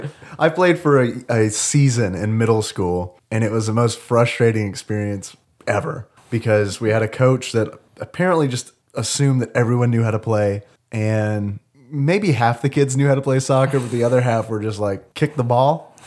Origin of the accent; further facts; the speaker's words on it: United States; I remember asking him, is it just because I'm American?